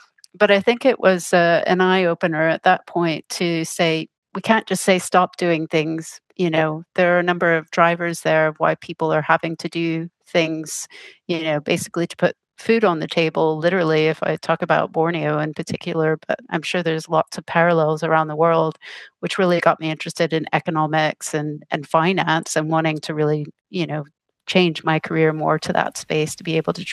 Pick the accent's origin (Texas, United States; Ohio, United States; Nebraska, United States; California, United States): Texas, United States; I grew up actually in Texas on an island just off the coast of Texas.